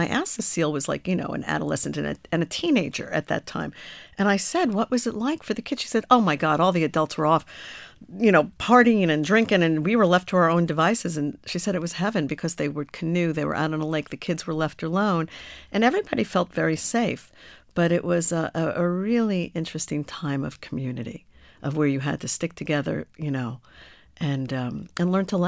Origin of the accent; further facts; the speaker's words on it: New York, United States; which to me is rather astonishing being a New Yorker.